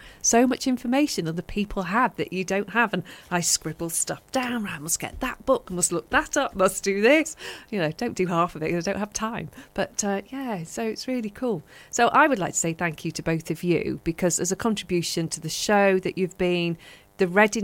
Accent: Manchester, North West England, United Kingdom; I think, why? I'm a girl from Manchester, you know.

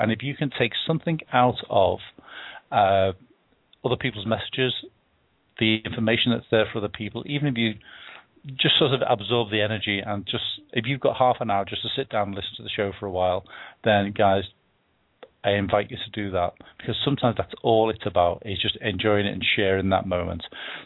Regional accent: Liverpool, North West England, United Kingdom; it's shot in my hometown of Liverpool.

